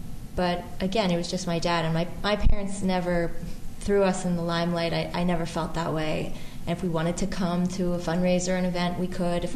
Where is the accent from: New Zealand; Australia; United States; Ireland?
United States; Philadelphia, Pennsylvania; And I grew up there. I was born in Chestnut Hill, actually, and quickly my parents moved to Mount Airy into a home on a really small, beautiful street.